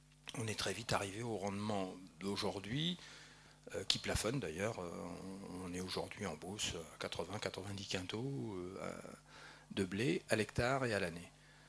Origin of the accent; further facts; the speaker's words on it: Nouvelle-Aquitaine, France; c'est le Limousin, qui est juste à côté de chez moi, je suis de Poitou-Charentes.